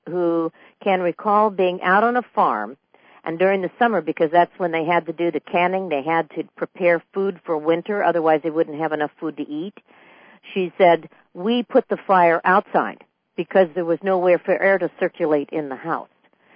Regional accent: California, United States; And I grew up in California. We never had to worry about anything like that.

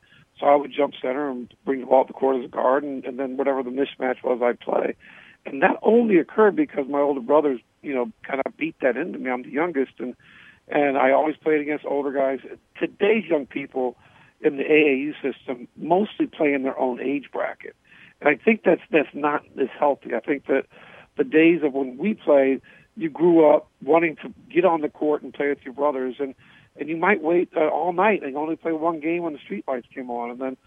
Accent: Indiana, United States; I'm originally from Indiana, and I was fortunate enough to be Indiana High School Mr. Basketball.

